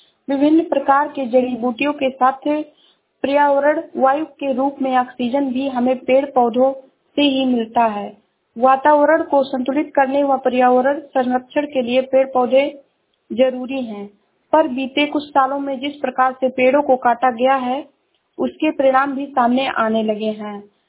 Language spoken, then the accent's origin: Hindi; Uttar Pradesh, India; मैं जिला श्रावस्ती से हूँ।